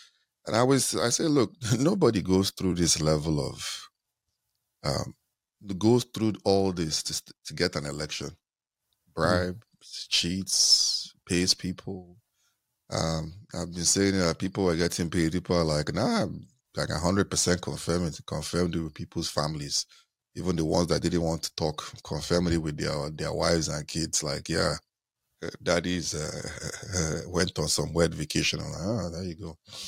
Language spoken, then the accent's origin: English; Nigeria; I remember growing up in Nigeria, even though I never went to a public school growing up